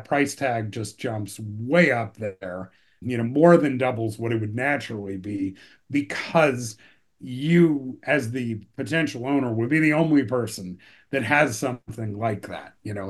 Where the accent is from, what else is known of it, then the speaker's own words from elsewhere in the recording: California, United States; So I grew up in Silicon Valley, and sort of the culture of, growing up there was that the kids, were largely encouraged to change the world.